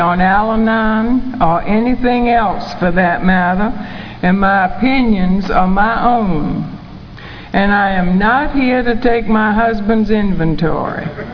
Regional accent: Virginia Beach, Virginia, United States; I'm not from Myrtle Beach. I'm from Virginia Beach, Virginia.

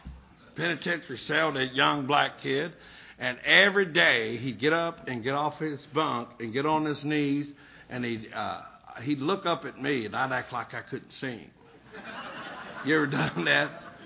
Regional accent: Kentucky, United States; I'm from Western Kentucky.

